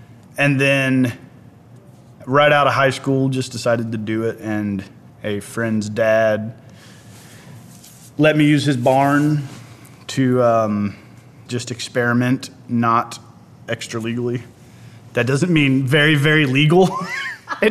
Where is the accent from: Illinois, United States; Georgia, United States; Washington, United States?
Georgia, United States; I'm from Harrelson County, which is about an hour northwest of Atlanta.